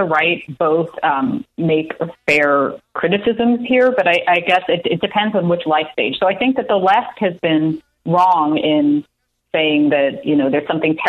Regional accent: United States; now in Toronto, Canada; So I'm American, but I live in Toronto, in Canada

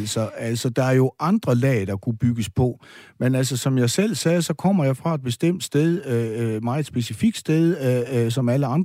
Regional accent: Aarhus, Central Denmark Region, Denmark; Det er jo ikke særlig sjovt, at jeg kommer helt fra Aarhus, altså.

